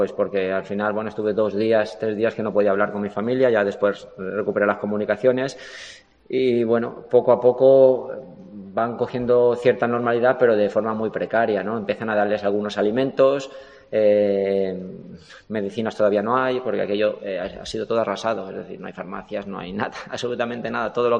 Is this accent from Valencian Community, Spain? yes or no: yes; Valencia, Valencian Community, Spain